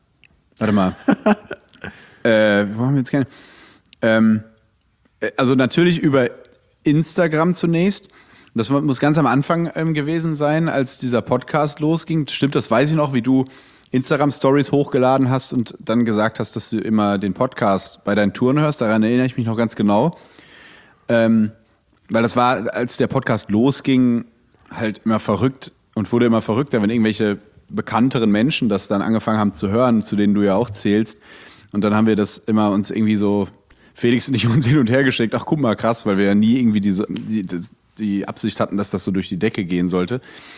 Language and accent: German; North Rhine-Westphalia, Germany; born there; now in Cologne, Germany; Also ich bin ja gebürtig aus Ostwestfalen